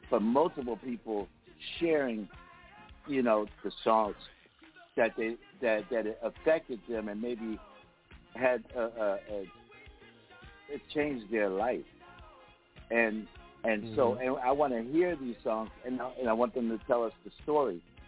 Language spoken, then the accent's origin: English; Philadelphia, Pennsylvania, United States; And I'm from Philly